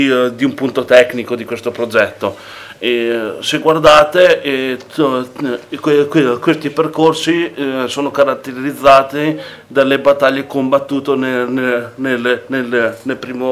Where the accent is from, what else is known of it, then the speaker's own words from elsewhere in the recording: Trentino-Alto Adige, Italy; io come trentino la percepisco in una maniera forse più di cuore, perché io, mettiamola così, appartenevo a quello che praticamente era l'impero